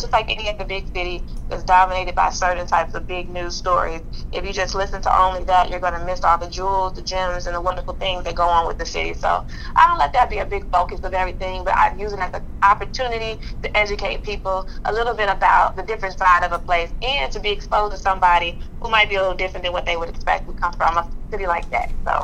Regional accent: Chicago, Illinois, United States; You know, being born and raised in Chicago, I've been exposed to some of the great parts of it, as well as other areas that have a lot less resource.

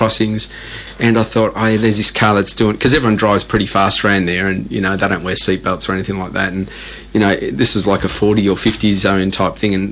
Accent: Calabria, Italy; My uncle picked us up from Rome, drove us all the way from Rome down to, because we come from Calabria

